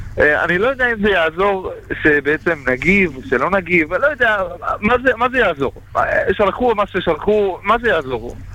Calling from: Bnei Brak, Tel Aviv District, Israel; תודה, מבני ברק.

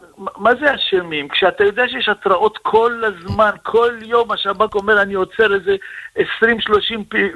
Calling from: Bnei Brak, Tel Aviv District, Israel

